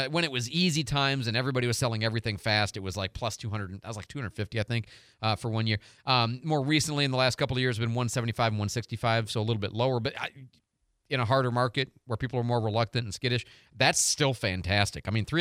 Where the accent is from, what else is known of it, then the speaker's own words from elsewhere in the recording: Illinois, United States; now in Florida, United States; And I'm actually a little embarrassed because I'm from Illinois. And, I mean, I've been from a lot of places, but Illinois is still, like, home to me.